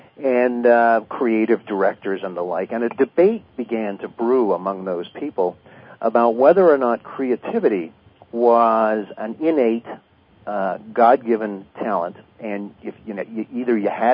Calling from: Toronto, Ontario, Canada; I'm calling right now from Toronto, Canada.

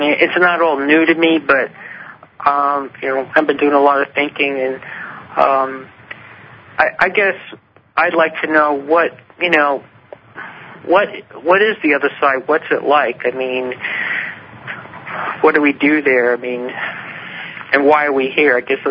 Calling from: Issaquah, Washington, United States; I'm calling from Issaquah, Washington.

